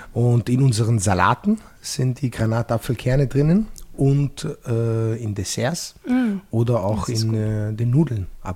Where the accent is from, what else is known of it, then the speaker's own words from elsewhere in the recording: Munich, Bavaria, Germany; born there; Also ihr kennt München sehr gut, ich bin in München auch geboren.